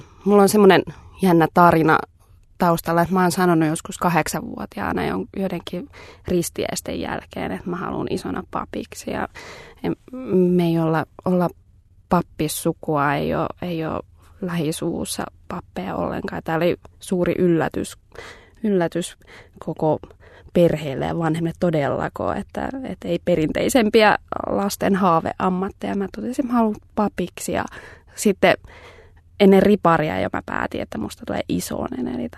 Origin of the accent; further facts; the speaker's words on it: Vantaa, Uusimaa, Finland; Mä oon Tikkurilasta.